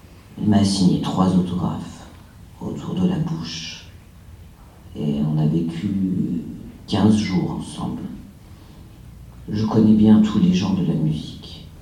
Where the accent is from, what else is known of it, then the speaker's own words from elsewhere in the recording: Thonon-les-Bains, Auvergne-Rhône-Alpes, France; also born or lived in Jura / Privas / Chorges / Canary Islands; Je viens de Thonon-les-Bains, en passant par le Jura, en passant par Privas, Chorges, en passant par les Canaries, à Marbella, à Saint-Janet, j'ai vécu sur toute la Côte d'Azur, à Paris, à Almas, en passant par ici.